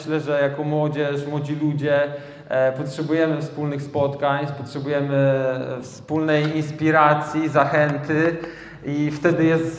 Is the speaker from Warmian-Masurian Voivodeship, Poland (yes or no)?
yes; Szczytno, Warmian-Masurian Voivodeship, Poland; Jestem strażakiem, no jestem ze Szczytna.